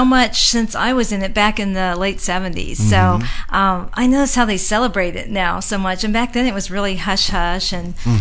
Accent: Midwest, United States; Yeah. We're from the Midwest.

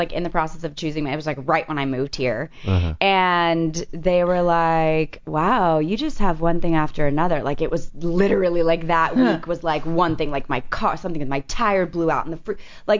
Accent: Arizona, United States; now, given, I'm from Arizona.

